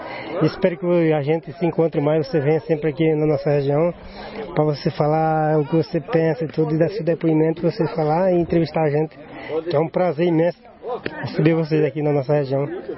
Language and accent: Portuguese; Brejinho, Brazil; eu moro no Brejinho, nasci no Brejinho. É o meu lugar, né?